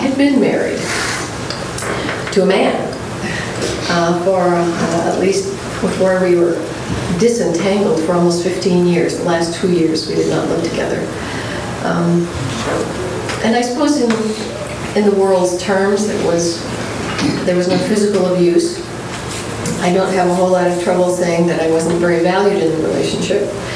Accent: Story City, Iowa, United States; And I was raised in Story City, Iowa, which you've probably never heard of it. It's right in the geographic center of the state

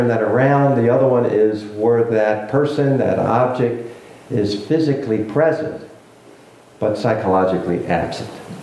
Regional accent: Orlando, Florida, United States; I'm from Florida, Central Florida, Orlando, we have this weather phenomenon called hurricanes.

